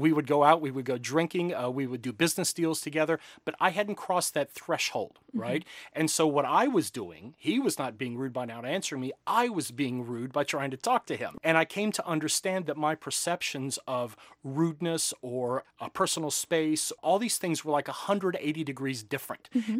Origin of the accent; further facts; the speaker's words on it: United States; And there was this sort of tight bonding and maybe even instantaneous tight bonding that as an American, I didn't understand.